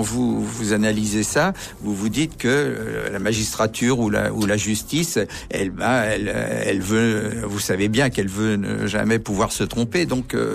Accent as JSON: {"language": "French", "country": "France", "said": "J'estime qu'en tant que Français, j'ai le droit de critiquer aussi certains règlement de chez nous"}